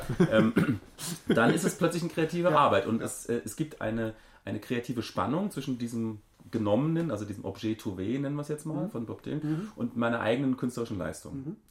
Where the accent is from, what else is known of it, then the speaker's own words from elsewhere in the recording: Poland; weil ich bin Pole und meine Hymne kam nicht, aber sie kam.